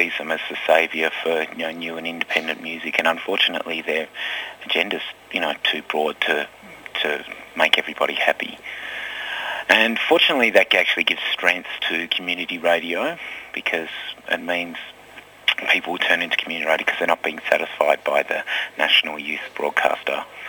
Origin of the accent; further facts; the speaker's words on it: Tasmania, Australia; when I was growing up in Tassie